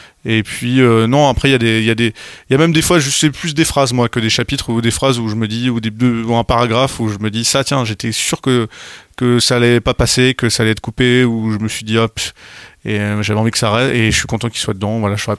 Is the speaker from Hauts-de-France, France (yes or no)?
no; Cholet, Pays de la Loire, France; j'ai grandi à Cholet, j'étais pas dans la pauvreté absolue